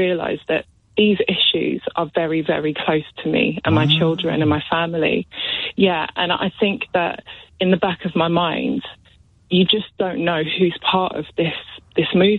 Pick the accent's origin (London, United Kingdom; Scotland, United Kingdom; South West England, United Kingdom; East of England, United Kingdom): London, United Kingdom; Eltham; And I grew up near Eltham